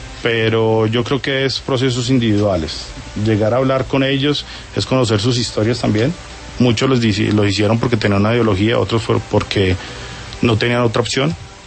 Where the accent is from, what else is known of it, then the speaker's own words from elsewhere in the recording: Bogotá, Colombia; Yo soy de acá de Bogotá, nunca salí a Bogotá